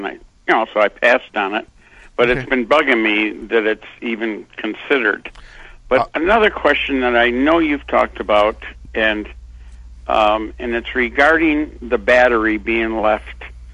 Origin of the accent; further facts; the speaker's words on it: Detroit, Michigan, United States; I come from Detroit, so I know that there are a lot of things that go on.